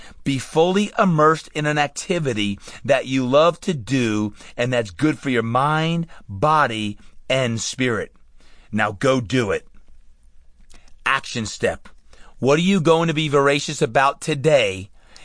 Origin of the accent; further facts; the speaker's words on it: Brick, New Jersey, United States; Bill and I grew up together in Brick.